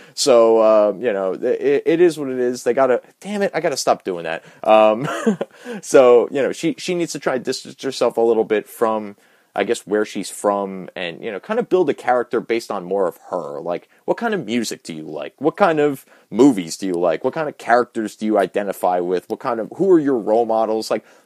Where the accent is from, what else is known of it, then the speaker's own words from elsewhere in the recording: New Jersey, United States; Like, I'm from New Jersey.